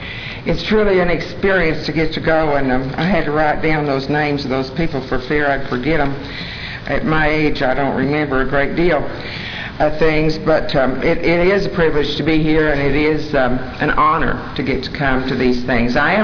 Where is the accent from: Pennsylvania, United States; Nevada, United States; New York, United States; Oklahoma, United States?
Oklahoma, United States; Mounds; I'm from Mounds, Oklahoma.